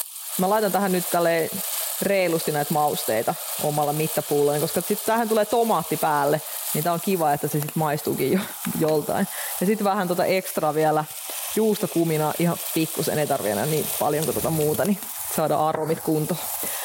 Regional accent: Russia; Mä oon venäläinen.

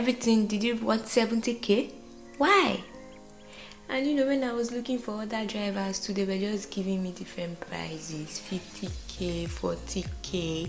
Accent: Lagos, Nigeria; I wanted to come to my hometown from another father's land, from another person's father's land.

